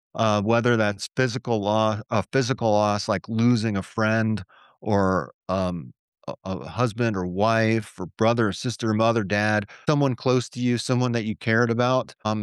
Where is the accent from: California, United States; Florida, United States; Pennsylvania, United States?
Florida, United States; also born or lived in Atlanta; now in Virginia, United States; I want to live, you know, I'm from Florida.